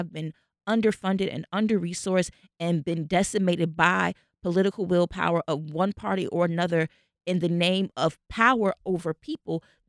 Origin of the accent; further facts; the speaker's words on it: Chicago, Illinois, United States; I'm from Chicago. I know the neighborhood that you're talking about.